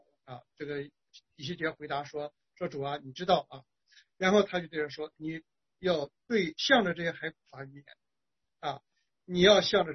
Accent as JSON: {"language": "Chinese", "country": "China", "tie": "born or raised there", "said": "我小的时候在中国大陆"}